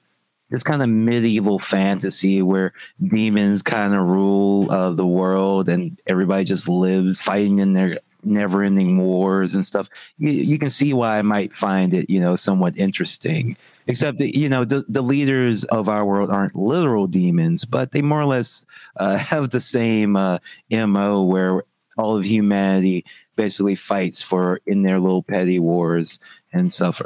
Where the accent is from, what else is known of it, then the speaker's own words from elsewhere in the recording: Louisiana, United States; I'm from Louisiana, so I'm used to it being warmer and colder weather.